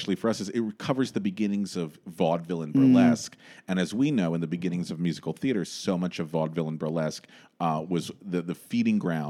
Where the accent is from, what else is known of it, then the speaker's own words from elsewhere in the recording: Los Angeles, California, United States; So, folks, growing up in Los Angeles, let me explain to you what we do out there for theatrical entertainment, just so you understand.